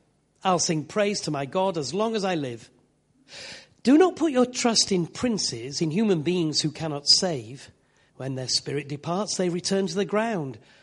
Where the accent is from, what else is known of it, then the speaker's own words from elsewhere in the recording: Yorkshire and the Humber, United Kingdom; I said, "I am a Yorkshireman." "Was thy father a Yorkshireman?" I said, "My father was a Yorkshireman."